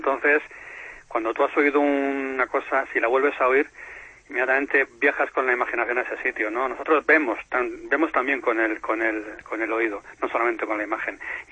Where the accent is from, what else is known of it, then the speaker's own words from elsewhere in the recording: Madrid, Community of Madrid, Spain; Yo soy de Madrid, aunque vivo en la Sierra de Guadarrama